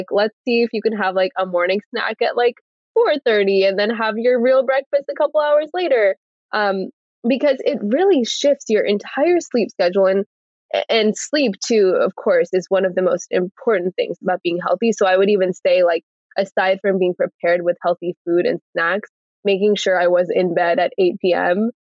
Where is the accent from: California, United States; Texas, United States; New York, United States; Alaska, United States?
California, United States; Newport Beach; I think I was lacking that growing up in Newport Beach.